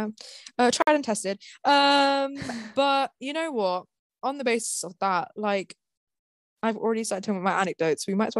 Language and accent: English; United Kingdom; we're British.